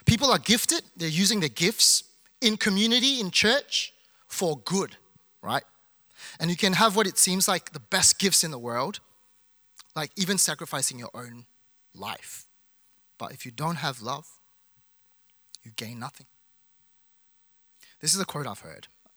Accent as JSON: {"language": "English", "town": "Melbourne", "region": "Victoria", "country": "Australia", "said": "Because when I tell people I'm from Melbourne, like, they look at me with awe."}